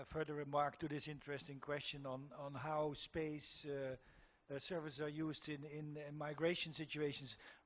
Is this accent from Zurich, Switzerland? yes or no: no; Geneva, Switzerland; But I come from Geneva, where I've been for a long time